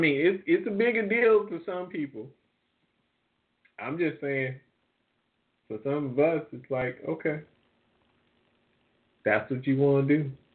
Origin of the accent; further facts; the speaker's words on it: Indianapolis, Indiana, United States; born there; I preface this by saying I was born in Indianapolis, and I've said this. I'm a Pacer fan.